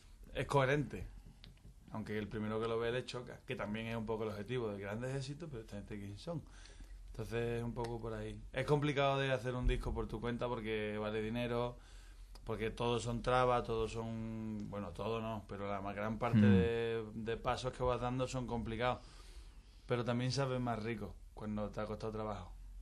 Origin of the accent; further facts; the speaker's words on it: Guadalajara, Castilla-La Mancha, Spain; Yo de Guadalajara.